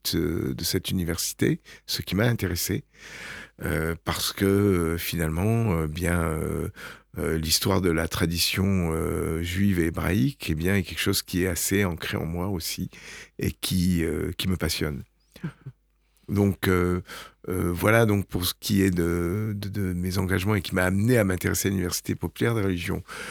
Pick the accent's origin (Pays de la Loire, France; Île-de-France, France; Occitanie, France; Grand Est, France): Occitanie, France; Nîmes; Bon, je suis nîmois d'origine, je suis né à Nîmes, j'ai vécu très longtemps dans le quartier du chemin bas d'Avignon, donc, j'ai fait mes études dans la région, à Montpellier